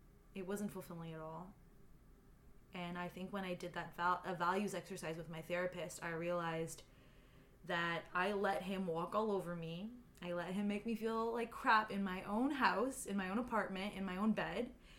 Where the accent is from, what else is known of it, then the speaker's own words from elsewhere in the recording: Brampton, Ontario, Canada; I had a lot of self-hate being a brown person growing up in Brampton because we were the majority.